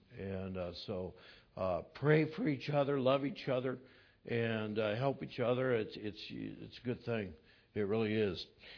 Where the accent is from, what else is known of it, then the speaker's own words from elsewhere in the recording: California, United States; I grew up in California, up in the mountains, and they're in a drought, and there was a drought when we were there, and in 91, the county we were in, which is, there's a good amount of Yosemite National Park in the county. It's Tuolumne County.